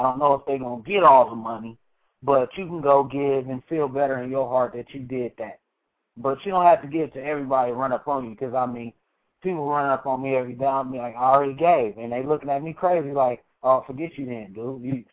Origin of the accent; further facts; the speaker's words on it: California, United States; now in Sacramento, United States; I'm from the Bay Area, but I live in Sac for like 10-plus years.